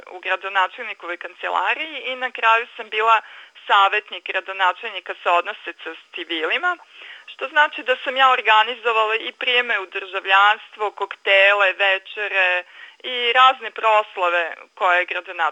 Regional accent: Kikinda, Vojvodina, Serbia; pošto sam ja poreklom iz Kikinde, pa ovde su živjeli moji roditelji i u staroj kući još uvek čuvam stvari iz detinjstva

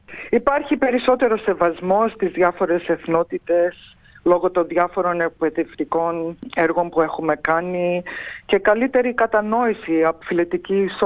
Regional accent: Melbourne, Victoria, Australia; Παρόλο που γεννήθηκα και μεγάλωσα στη Μελβούνη, το αίμα που τρέχει στις φλέβες μου είναι πραγματικά ελληνικό.

